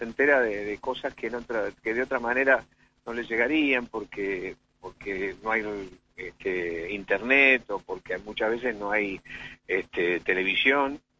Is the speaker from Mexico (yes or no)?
no; Argentina